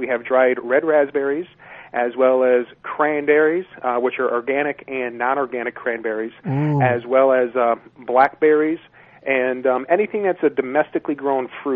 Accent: Michigan, United States; Yes, we're from I'm from Michigan

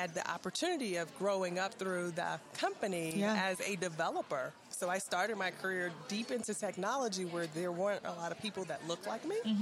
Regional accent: Mississippi, United States; I'm originally from Mississippi.

